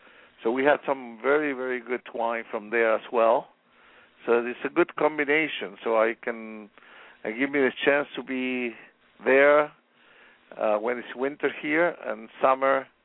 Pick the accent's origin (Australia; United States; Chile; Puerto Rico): Chile; Yes, I'm originally from Chile, so we have winery in Chile.